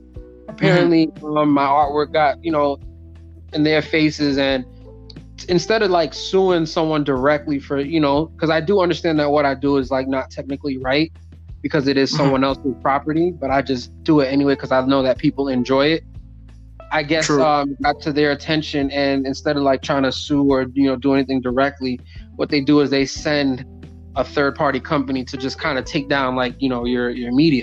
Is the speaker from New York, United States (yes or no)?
yes; New York, United States; also born or lived in Florida; So I'm originally from New York, and I was doing graphic design